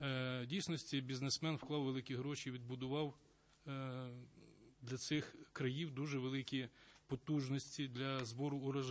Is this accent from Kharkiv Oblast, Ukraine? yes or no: no; Lviv Oblast, Ukraine; ми з вами земляки, я теж з Львівщини